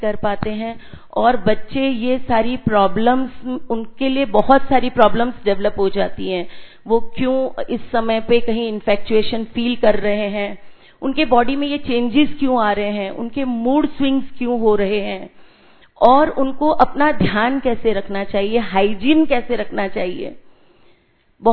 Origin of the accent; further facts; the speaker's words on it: Vadodara, Gujarat, India; मैं वडोदरा से आई हूँ और बिहेवियरल काउंसलिंग में डील करती हूँ, बच्चों के साथ काम करती हूँ।